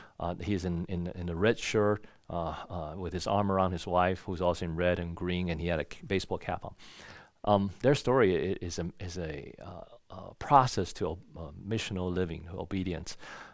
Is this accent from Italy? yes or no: no; Taiwan; now in United States; I grew up in Taiwan, and I found that there was a lot of things that were not were ugly or were not pleasant or I did not like in my own culture.